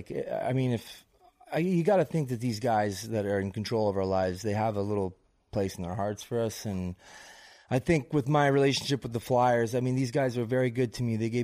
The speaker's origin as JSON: {"language": "English", "town": "Redwater", "region": "Alberta", "country": "Canada", "said": "Like, I'm from Edmonton, right? You got to understand this."}